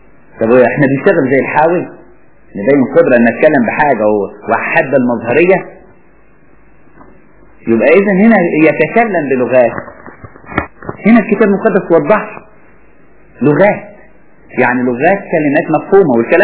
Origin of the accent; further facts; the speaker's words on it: Egypt; ما انا دلوقتي مصري بتكلم لغه عربيه